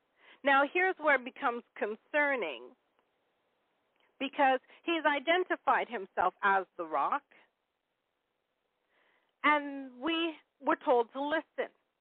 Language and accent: English; Canada; I'm Canadian. We're very proud.